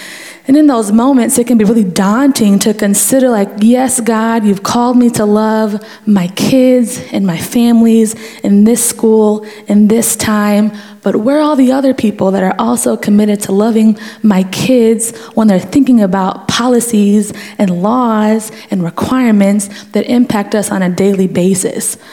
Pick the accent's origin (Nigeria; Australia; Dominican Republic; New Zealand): Dominican Republic; English is a second language; I'm from the Dominican Republic. I'm bilingual, I'm an immigrant